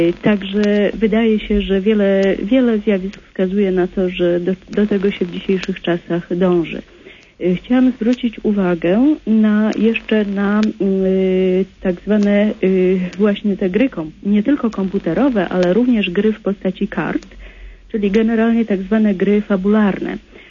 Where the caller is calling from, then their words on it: Warsaw, Masovian Voivodeship, Poland; Ja z Warszawy.